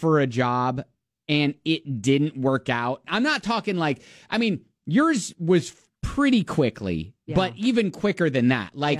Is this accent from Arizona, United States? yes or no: no; Columbus, Ohio, United States; I was relocating from my hometown, Columbus, Ohio, to a city in Indiana, Terre Haute.